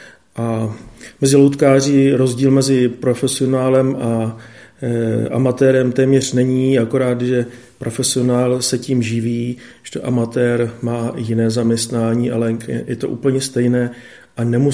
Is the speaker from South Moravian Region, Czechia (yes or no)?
yes; Brno, South Moravian Region, Czechia; Pocházím z Brna